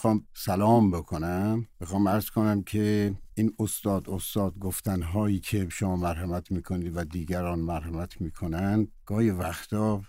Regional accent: Tehran, Tehran Province, Iran; also born or lived in Kermanshah; بزرگ شده تهران هستم، ولی خب ریشه در همون نهاد و همون جا داریم و یه کردی هم خوندم.

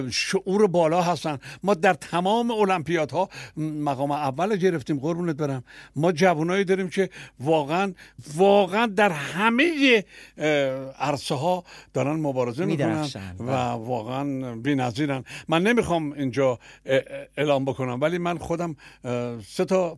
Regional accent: Tehran, Tehran Province, Iran; حالا من پدرم مال ارومیه است، مادرم اصفهانیه، خودم بچه تهرانم

